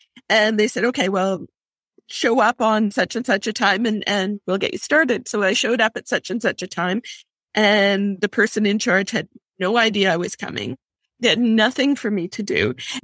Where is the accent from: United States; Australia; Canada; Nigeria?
Canada; Kamloops, British Columbia; I am a Canadian. I live in a small town called Kamloops, which is about 3 hours outside of Vancouver, BC. So that's where I'm from.